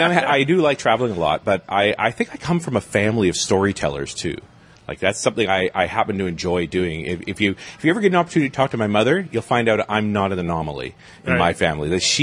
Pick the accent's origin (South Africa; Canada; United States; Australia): Canada; I am a Canadian, so that is a possibility.